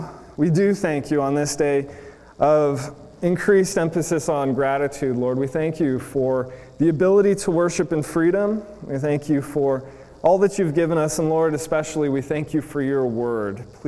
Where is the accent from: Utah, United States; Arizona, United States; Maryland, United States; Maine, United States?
Arizona, United States; At least I grew up in Arizona, so these kind of things have been like super noticeable, right?